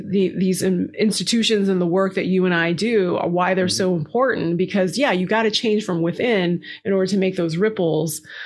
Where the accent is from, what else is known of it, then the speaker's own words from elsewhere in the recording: Nepal; I'm originally from Nepal and I had moved back